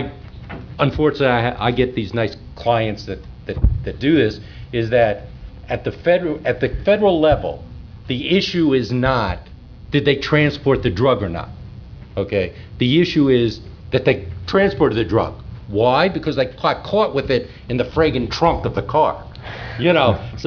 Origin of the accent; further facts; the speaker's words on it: New York City, New York, United States; I mean, we're both from New York City, so we were going to be argumentative.